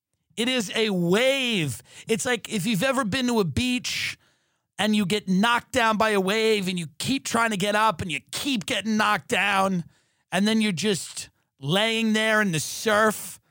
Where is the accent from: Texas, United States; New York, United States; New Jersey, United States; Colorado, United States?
New York, United States; New York City; now in Los Angeles, United States; And as a New Yorker, as a guy that grew up in New York, it's fucking wild to watch, you know, from L.A., you know.